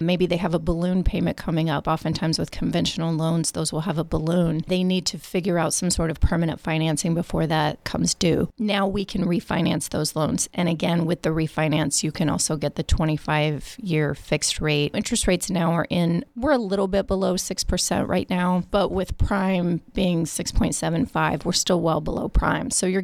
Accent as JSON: {"language": "English", "town": "Marion", "region": "Illinois", "country": "United States", "tie": "born or raised there", "also_born_or_lived": "Springfield, United States", "said": "I was born in Springfield. I was not raised here. I was raised in Marion, Illinois. My grandparents had a farm down there."}